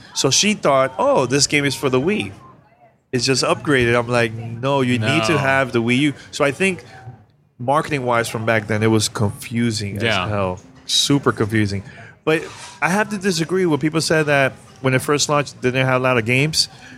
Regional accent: Miami, Florida, United States; And we were like, hey, we're from Miami. We're gamers. We're at E3.

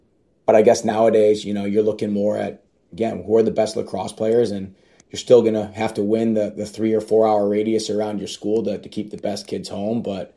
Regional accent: New York, United States; and I say that as a New Yorker.

